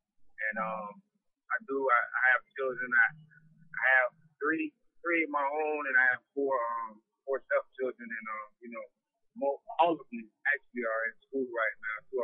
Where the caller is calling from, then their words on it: Florida, United States; I'm calling from South Florida.